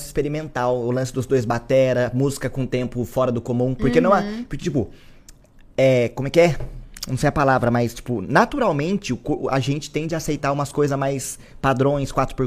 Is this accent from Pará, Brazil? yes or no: no; Taubaté, São Paulo, Brazil; Vim pra São Paulo de mochilinha, primeira vez que saí de Taubaté.